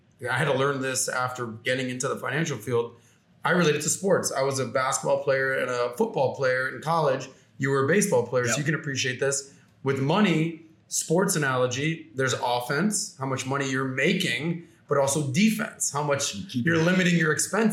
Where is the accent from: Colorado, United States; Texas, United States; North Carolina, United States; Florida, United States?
Florida, United States; Miami; But yeah, born and raised in Miami, I was always a good athlete.